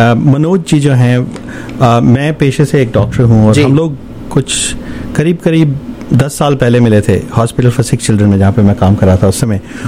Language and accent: Hindi; India; moved away; हम दोनों ही हिंदुस्तान से हैं, और मैं पिछले 12 साल से यहाँ पे हूँ।